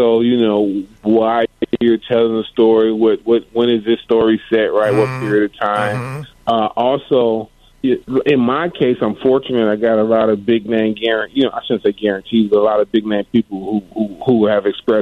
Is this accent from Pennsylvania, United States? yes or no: no; Chicago, Illinois, United States; But I'm from Chicago, man.